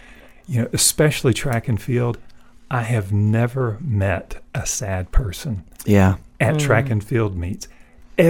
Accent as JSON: {"language": "English", "region": "the South", "country": "United States", "tie": "born or raised there", "said": "for me, from growing up in the South, there's flamboyant names, you know."}